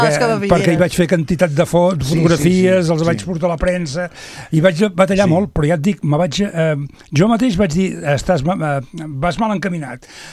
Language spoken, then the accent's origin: Catalan; Figueres, Catalonia, Spain; jo en soc, soc fill de Figueres